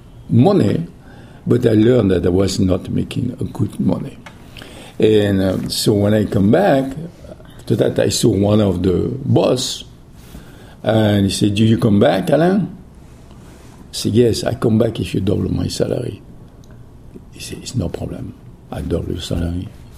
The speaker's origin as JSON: {"language": "English", "town": "Millau", "region": "Occitania", "country": "France", "tie": "born or raised there", "said": "I built up a house in, the house was in Millau, in my hometown."}